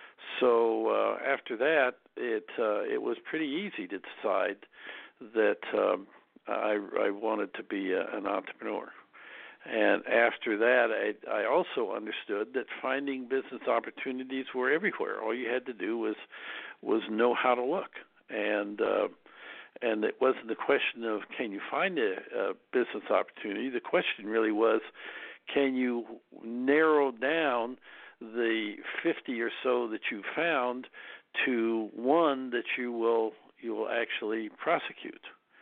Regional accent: Kansas, United States; Frankly, the only reason that I got in was because I was from Kansas, and I think they probably wanted to have a few students there from Indian country.

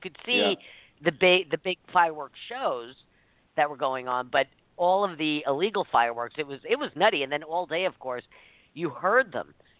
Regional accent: New York City, New York, United States; Well, we used to get growing up in New York, we used to have a lot of fun.

